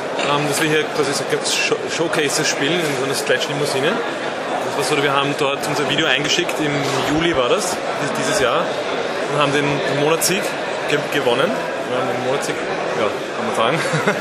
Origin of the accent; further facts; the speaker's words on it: Vienna, Austria; Und die Leute, sehr freundlich, muss man sagen, Berlin. Sind wir nicht gewohnt als Wiener.